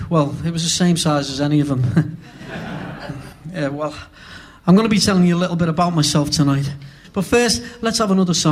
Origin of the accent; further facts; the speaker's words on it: Liverpool, North West England, United Kingdom; born there; I was born in Liverpool in the Dingle on the 17th of April 1941. So I'm 21 next April.